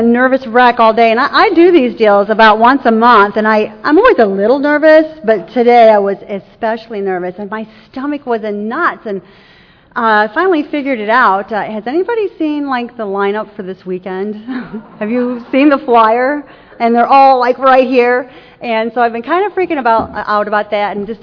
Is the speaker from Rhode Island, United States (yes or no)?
no; Woodville, Ohio, United States; So as a kid growing up in Woodville, Ohio, a little town of about 2,000 people where I still live today, in the 1970s there was not a lot to get into.